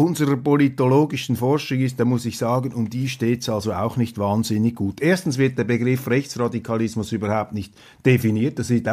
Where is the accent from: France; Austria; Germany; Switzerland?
Switzerland; Das dürfen wir uns als Schweizer nicht bieten lassen, sage ich Ihnen.